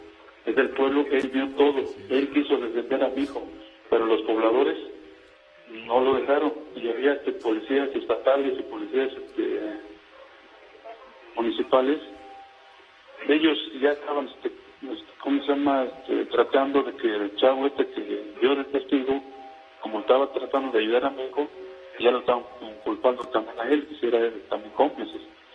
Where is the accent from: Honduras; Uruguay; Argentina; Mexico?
Mexico; Mexico City; Nosotros somos de aquí, de la Ciudad de México.